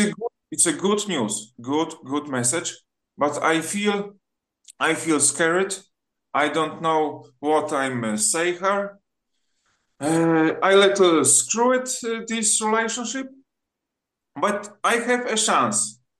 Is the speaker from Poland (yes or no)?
yes; Poland; English is a second language; now in United States; Hello, Gary. I come from Poland.